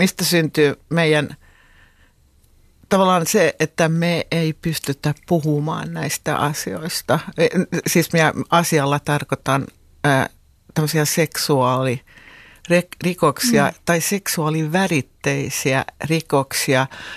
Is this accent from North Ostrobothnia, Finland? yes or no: no; Helsinki, Uusimaa, Finland; mä olen itä-helsinkiläinen, mä tulen Puotilasta